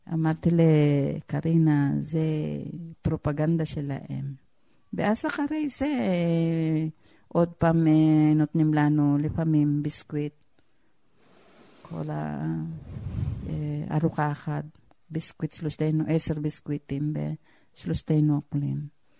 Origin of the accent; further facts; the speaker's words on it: Philippines; Hebrew is a second language; אני לא ישראלי, אני פיליפיני.